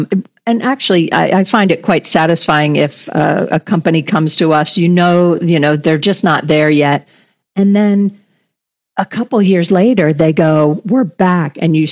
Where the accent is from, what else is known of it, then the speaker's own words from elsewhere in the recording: United States; See, I'm an American.